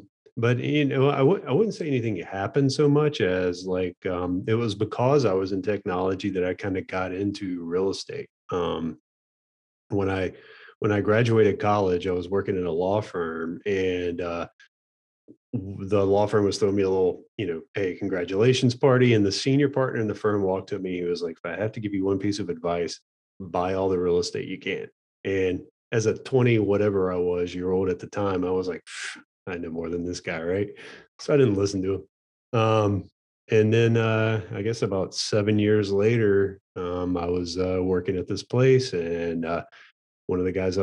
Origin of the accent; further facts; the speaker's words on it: Charlotte, North Carolina, United States; So who am I? … I own Harvest Properties Group. I'm out of the Charlotte, North Carolina area.